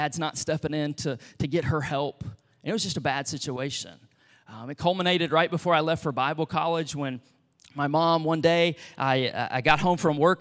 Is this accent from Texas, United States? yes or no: yes; Beaumont, Texas, United States; But I grew up in Beaumont, Texas, adopted to a great family, but not a perfect family, right?